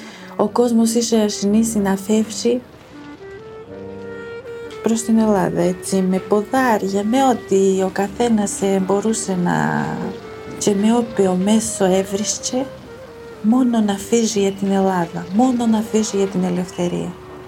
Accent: Himara, Vlorë County, Albania; Γεννήθηκα στη Χιμάρα της Βορείου Ηπείρου. Τα παιδικά μου χρόνια ήταν πάρα πολύ δύσκολα

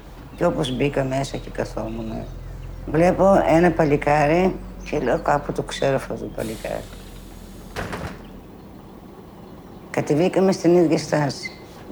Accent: Thasos, East Macedonia and Thrace, Greece; Γεννήθηκα στη Θάσο το 1951. Το χωριό μου λέει Τιμαριές.

